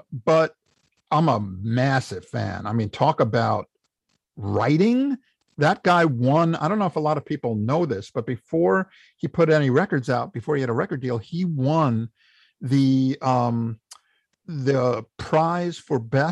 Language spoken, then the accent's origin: English; New York, United States; You know, I'm a New Yorker. I'm not leaving. I love New York.